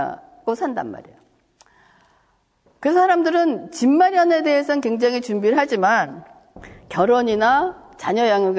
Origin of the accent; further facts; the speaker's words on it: South Korea; 뭐 다 문화가 다르지만 우리는 이제 한국 사람이니까 한국에 대해서 생각을 한다면